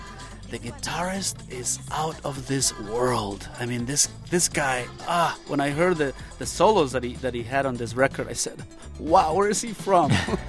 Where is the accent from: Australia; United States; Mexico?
Mexico; I came to hear it growing up in Mexico in the early 60s